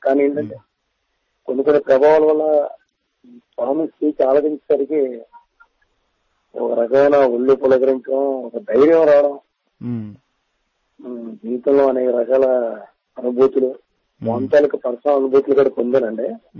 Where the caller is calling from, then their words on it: Visakhapatnam, Andhra Pradesh, India; నేను విశాఖపట్నం మద్దిలపాలెం నుంచి మాట్లాడుతున్నానండి.